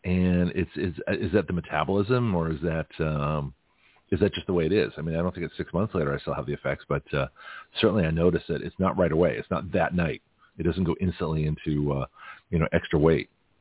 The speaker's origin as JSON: {"language": "English", "country": "Canada", "said": "And so I was like one of the whitest folks, being Canadian."}